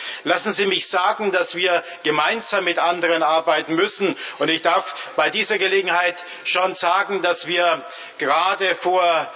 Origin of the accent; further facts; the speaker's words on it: Germany; in meinem Heimatland, in Deutschland